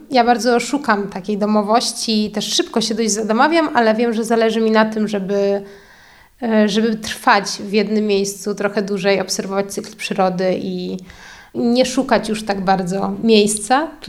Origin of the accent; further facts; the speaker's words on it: Ostrów Mazowiecka, Masovian Voivodeship, Poland; moved away as an adult; also born or lived in Wrocław; Pochodzę ze Ostrowi Mazowieckiej, z małego miasta na Mazowszu.